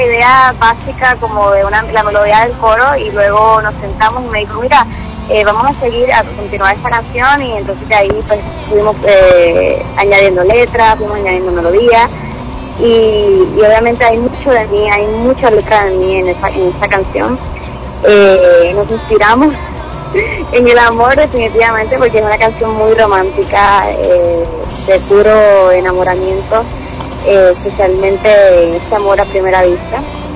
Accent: Puerto Rico; no, yo soy del Caribe, soy de Puerto Rico, así que estoy muy acostumbrada.

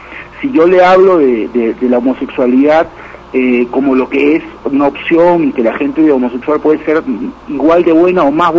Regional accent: Peru

